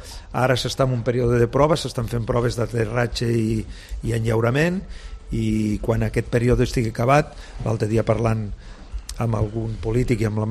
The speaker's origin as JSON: {"language": "Catalan", "country": "Andorra", "said": "sóc andorrà"}